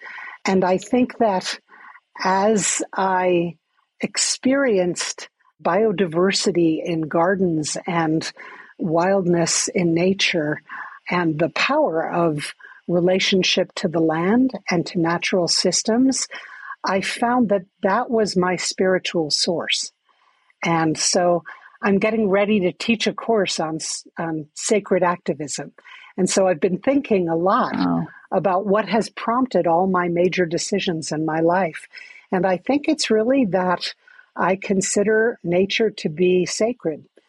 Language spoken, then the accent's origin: English; New York City, New York, United States; as a child, I grew up in New York City, but I was always a block and a half from Central Park.